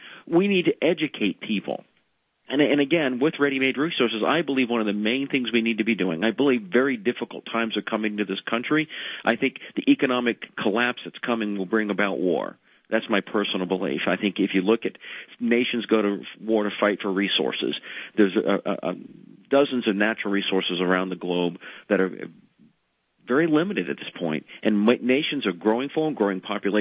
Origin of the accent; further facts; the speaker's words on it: United States; I'm an American. I love this. I love the Constitution of the United States.